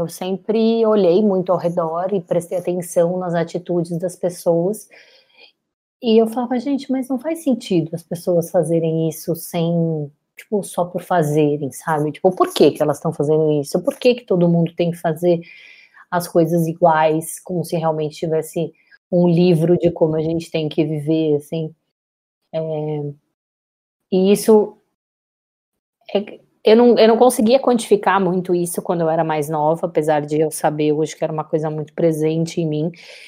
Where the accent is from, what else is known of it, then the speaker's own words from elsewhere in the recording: Maceió, Alagoas, Brazil; born there; eu nasci em Maceió e eu acho que essa história é bem legal de ser contada